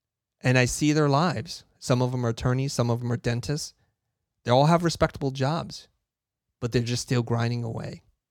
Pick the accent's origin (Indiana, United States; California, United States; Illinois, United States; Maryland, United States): California, United States; San Jose; now in Los Angeles, United States; I grew up in San Jose. The majority of my extended family's in San Jose. I'm living in LA.